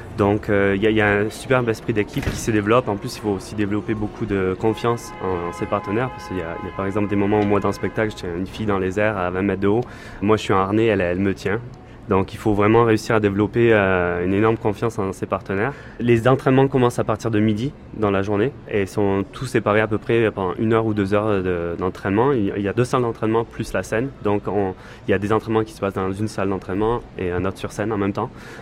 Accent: Montauban, Occitanie, France; moved away as an adult; now in Las Vegas, United States; donc je viens de Montauban en France et j'habite à Las Vegas depuis 1998. Donc quand je suis arrivé ici, j'avais 20 ans et je venais donc de ma petite ville de Montauban.

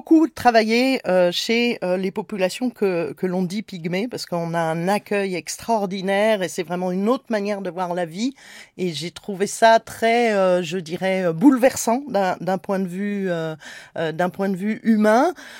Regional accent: France; Et bien sûr, vous faites des banquets, parce que nous sommes français.

